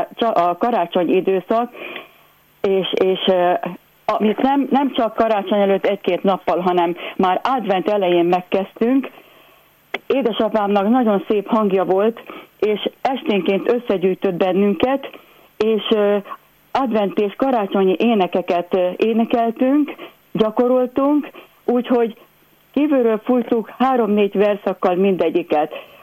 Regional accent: Pécs, Baranya, Hungary; édesapám gyermekorvos volt a pécsi gyermekklinikán, ott éltünk gyermekkoromban

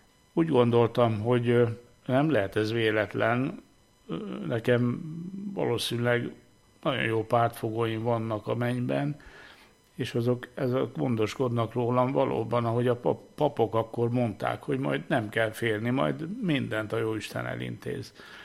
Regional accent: Veszprém, Veszprém County, Hungary; born there; Hát Veszprémben születtem 1949-ben, és szüleim vallásos emberek voltak.

